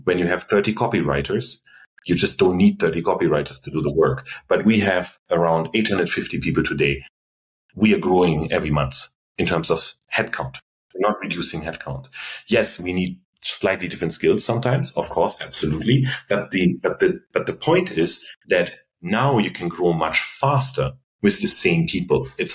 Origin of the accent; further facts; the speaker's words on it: Germany; English is a second language; I'm very German with that because I'm from Germany.